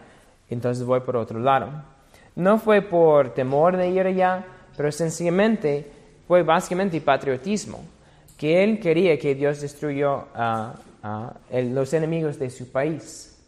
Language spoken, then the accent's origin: Spanish; United States; Por ejemplo, yo vengo de Estados Unidos y hay mucho énfasis en la libertad e independencia.